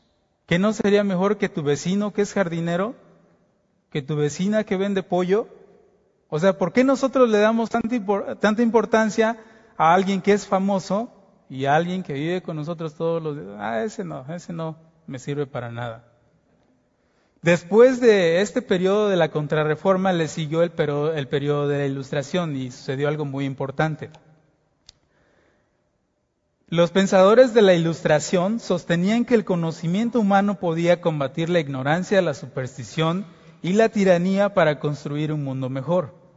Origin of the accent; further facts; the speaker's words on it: Mexico; ya sabes cómo somos los mexicanos. Y dicen que los mexicanos no somos racistas.